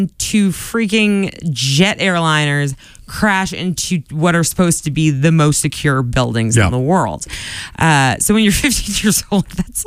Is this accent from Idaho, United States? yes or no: no; Quincy, Massachusetts, United States; I grew up in Quincy, which is just a hop and a skip from Boston